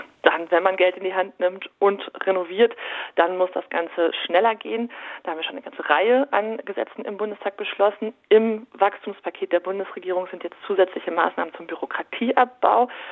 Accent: North Rhine-Westphalia, Germany; Ich komme aus Nordrhein-Westfalen, da ist eine Autobahnbrücke gesprengt worden

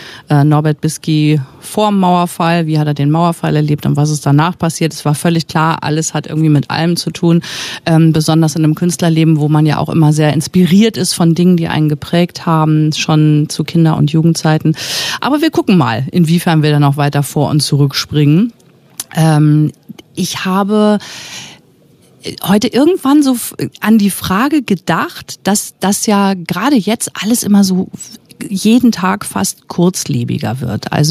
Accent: West Germany, Germany; ich bin ja im Westen geboren und groß geworden

